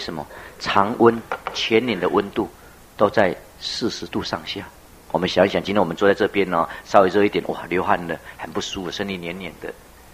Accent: Taitung County, Taiwan; 除非我们台东那边水往上流啦

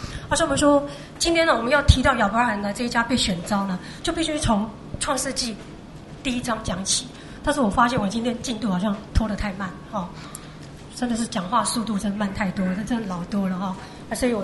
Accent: China; 我们中国人就传说说，古代呢，人啊、跟动物啊、跟野兽都住在一起，很快乐。中国就有这样传说。

